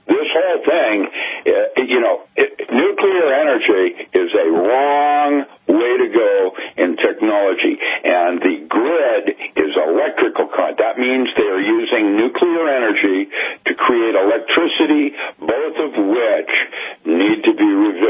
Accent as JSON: {"language": "English", "region": "West Coast", "country": "United States", "tie": "born or raised there", "said": "I grew up on the West Coast. I'm a Boy Scout that made Eagle as a sea explorer. So I love fish and I live on the beaches, and I can no longer eat things from my ocean."}